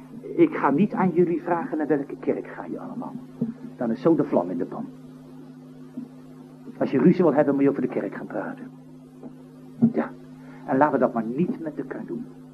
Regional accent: Scheveningen, South Holland, Netherlands; ik kom uit Scheven, dus, ja, dat vissersbloed zit erin

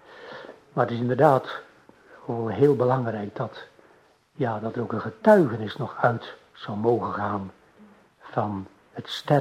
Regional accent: Sliedrecht, South Holland, Netherlands; Nou, ik ben zelf afkomstig uit Sliedrecht en het Baggerdorp.

